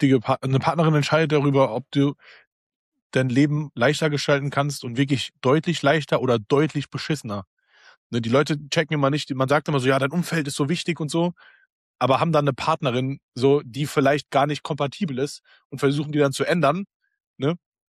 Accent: Wiesbaden, Hesse, Germany; moved away as an adult; now in Berlin, Germany; Ich komme ja ursprünglich aus Hessen, also Wiesbaden, in der Nähe Wiesbaden-Frankfurt. Limburg, wenn das irgendjemand sagt. Und bin dann damals mit 18 hierher gezogen

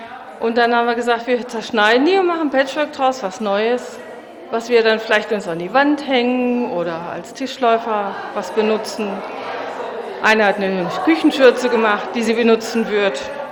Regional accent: Gröbenzell, Bavaria, Germany; Ich komme aus Gröbenzell und habe bei der Online-Gruppe letztes Jahr mitgemacht.

